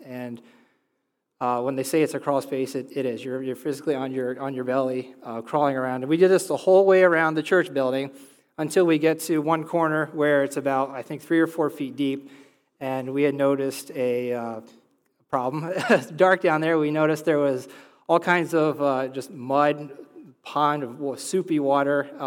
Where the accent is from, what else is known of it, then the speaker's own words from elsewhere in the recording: Canton, Pennsylvania, United States; I would always tell people I'm from Canton, where we have one traffic light. The borough is one square mile, and usually a traffic jam is a tractor going down the road.